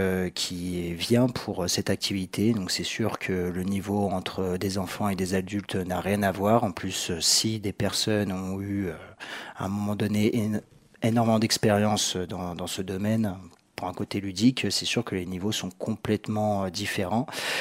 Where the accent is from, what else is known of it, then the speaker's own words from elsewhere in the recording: Courchevel, Auvergne-Rhône-Alpes, France; du coup, moi je suis originaire de Courchevel, originaire du Prat.